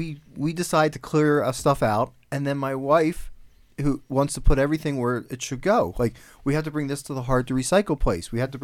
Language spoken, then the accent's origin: English; Philadelphia, Pennsylvania, United States; And …, I'm from Philadelphia.